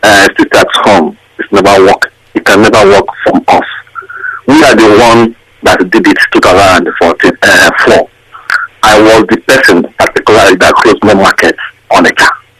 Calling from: Sheffield, Yorkshire and the Humber, United Kingdom; English is a second language; Yeah, I'm calling from Sheffield.

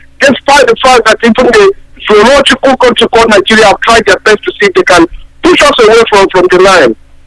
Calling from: Greece; Yeah, I'm calling from Greece.

